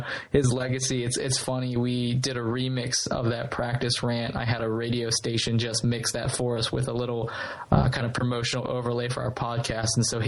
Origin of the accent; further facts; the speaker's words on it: Pittsburgh, Pennsylvania, United States; Well, I kind of feel like since I'm from Pittsburgh, I'm kind of a free agent. You know, we don't have a team.